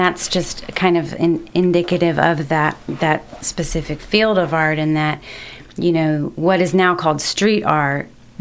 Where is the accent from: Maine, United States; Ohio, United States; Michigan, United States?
Ohio, United States; now in Lexington, United States; I'm from Northeast Ohio originally.